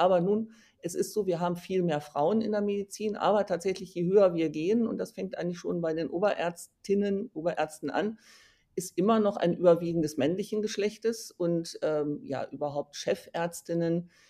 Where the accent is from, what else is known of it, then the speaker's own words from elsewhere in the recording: Emden, Lower Saxony, Germany; ich bin tatsächlich in Ostfriesland aufgewachsen, bin in Emden zur Schule gegangen und bin dann im Zuge des Studiums, ne, die ZVS guckt dann, wo sie Studenten hinschickt, bin ich im Ruhrgebiet gelandet und bin von 1980 bis 2007 tatsächlich